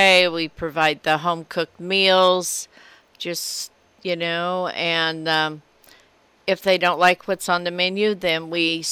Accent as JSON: {"language": "English", "town": "Fall River", "region": "Kansas", "country": "United States", "tie": "born or raised there", "said": "Yes. I was born and raised in Fall River, and we had a farm there. Did farming, ranched, and so I went to Fredonia High, graduated."}